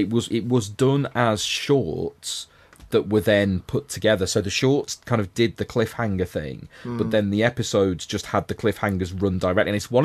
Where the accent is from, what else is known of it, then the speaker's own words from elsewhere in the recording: Liverpool, North West England, United Kingdom; Like, you know, I've always, as a Scouser, I've never liked the Scousers, partly because I think Harry Enfield's Scouse accent is appalling.